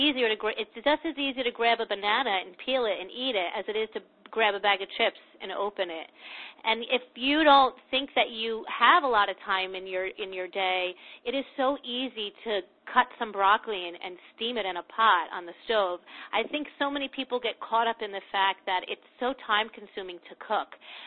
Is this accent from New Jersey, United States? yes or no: yes; New Jersey, United States; I was raised in New Jersey, and my mother was born in New Jersey, and my grandmother was born in the Depression in New Jersey, and they were all farmers.